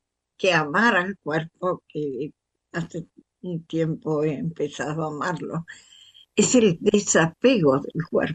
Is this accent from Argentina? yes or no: yes; Argentina; also born or lived in La Plata; now in Madrid, Spain; Soy argentina y vivo en Madrid desde hace 20 años.